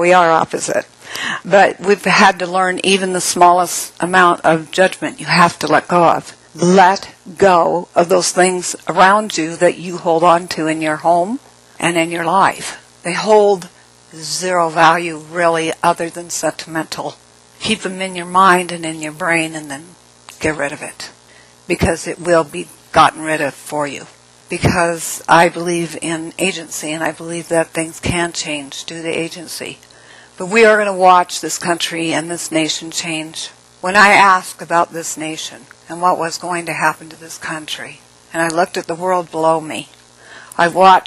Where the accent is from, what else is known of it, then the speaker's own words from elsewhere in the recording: United States; I'm an American, please help me, come get me now.